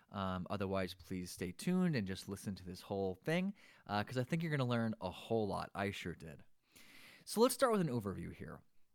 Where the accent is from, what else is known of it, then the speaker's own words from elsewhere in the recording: New Jersey, United States; I grew up in New Jersey, so going to D.C. was, you know, a weekend kind of family trip.